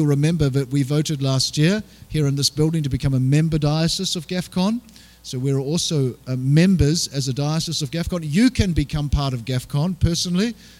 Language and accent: English; New Zealand; I pulled out my New Zealand passport, and I crossed the border as a Kiwi